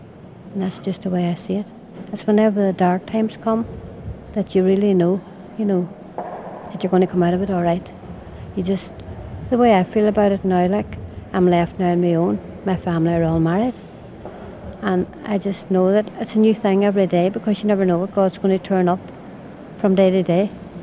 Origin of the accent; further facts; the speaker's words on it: Derry, Northern Ireland, United Kingdom; I brought my family up during all the troubles, you know, in Chantala. I'm from Derry. I had 12 children then